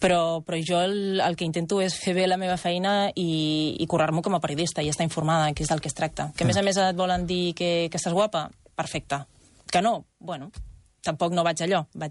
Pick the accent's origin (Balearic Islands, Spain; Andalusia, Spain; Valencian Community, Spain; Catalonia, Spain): Catalonia, Spain; Granollers; I mira que tenim la mateixa edat i hem estat tota la vida a Granollers, diguéssim, estudiant i tot.